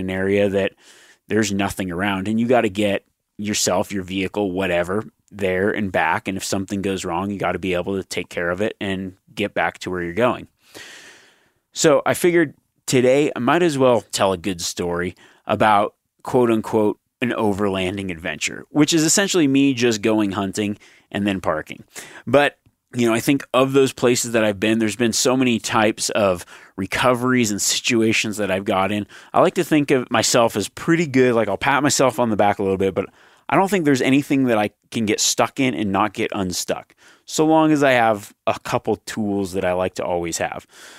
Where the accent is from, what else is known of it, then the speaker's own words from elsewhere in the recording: Nevada, United States; especially growing up in Nevada.